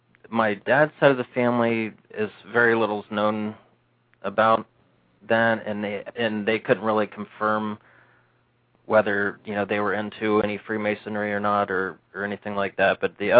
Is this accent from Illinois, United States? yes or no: no; Ohio, United States; I mean, they were all interesting to me growing up in Ohio.